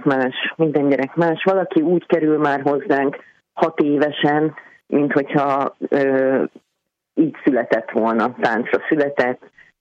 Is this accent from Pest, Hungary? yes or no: no; Szentes, Csongrád-Csanád, Hungary; born there; én szentesi születésű vagyok